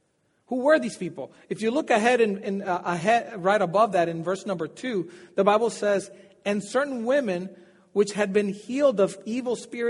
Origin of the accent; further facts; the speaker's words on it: Dominican Republic; So if you don't know that I'm from Dominican Republic, I am from Dominican Republic.